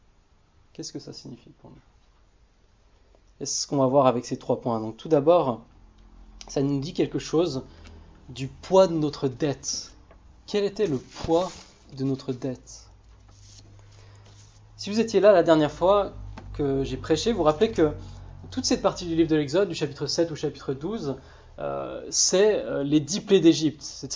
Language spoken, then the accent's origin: French; France; en tant que Français, le 14 juillet évoque directement nos racines, notre identité française peut-être